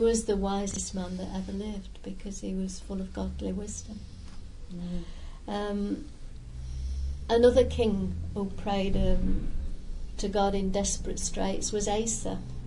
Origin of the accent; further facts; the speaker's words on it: United Kingdom; But, yeah, you know, we're British, aren't we?